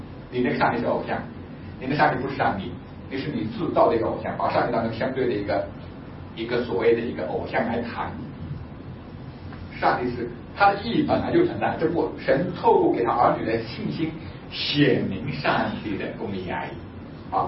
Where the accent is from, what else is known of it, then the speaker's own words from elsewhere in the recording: China; born there; 但是神却让我生在中国，我认为让我在中国做自由公民